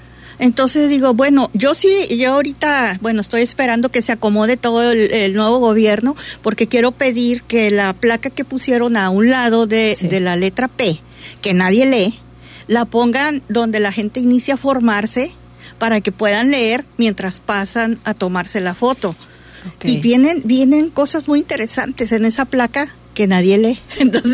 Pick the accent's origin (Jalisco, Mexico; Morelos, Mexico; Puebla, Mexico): Jalisco, Mexico; Puerto Vallarta; born there; Ya pueden decir los que viven en Puerto Vallarta y los que nacimos en Puerto Vallarta, que sus letras son vallartenses.